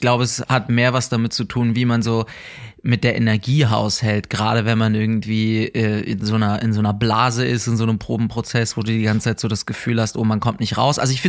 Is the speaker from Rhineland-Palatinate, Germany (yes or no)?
yes; Neuwied, Rhineland-Palatinate, Germany; also born or lived in Koblenz; ich komme aus Koblenz, weil ich in Koblenz geboren bin, aber eigentlich bin ich mehr in Neuwied aufgewachsen.